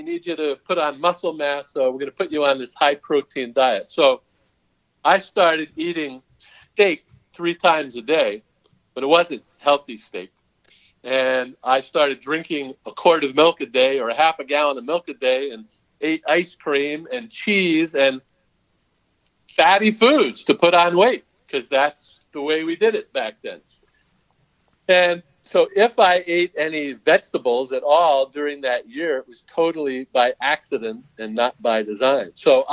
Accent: New Jersey, United States; So I grew up in New Jersey, middle class family, middle class everything.

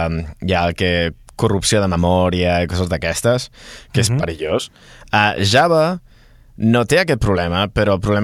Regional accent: Viladecans, Catalonia, Spain; also born or lived in Barcelona; Jo vaig néixer a Barcelona, però vaig créixer a Viladecans.

